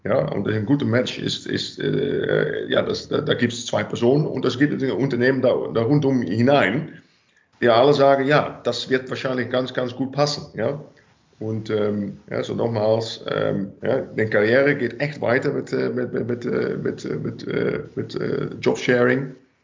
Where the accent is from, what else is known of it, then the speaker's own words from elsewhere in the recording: Netherlands; German is a second language; ich komme aus Holland, by the way, da gibt es unglaublich viel Zeit, Teilzeit